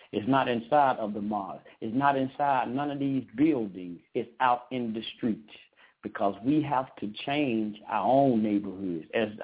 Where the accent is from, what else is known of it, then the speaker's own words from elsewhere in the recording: the South, United States; Y'all, I'm from the South. I'm getting kind of country with it.